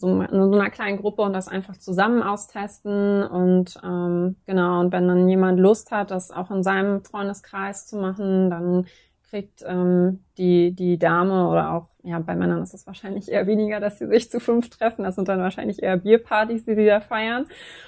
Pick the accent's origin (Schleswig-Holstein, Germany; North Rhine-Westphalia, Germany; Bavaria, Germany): Schleswig-Holstein, Germany; Lübeck; now in Hamburg, Germany; Ja, also ich komme ursprünglich aus Lübeck, aber ich wohne seit über 11 Jahren in Hamburg.